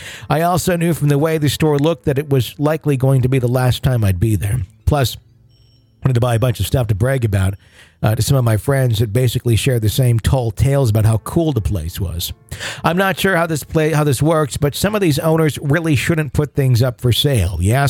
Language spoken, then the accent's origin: English; Wisconsin, United States; also born or lived in Minnesota; During the time, I was from Minnesota, but originally Wisconsin.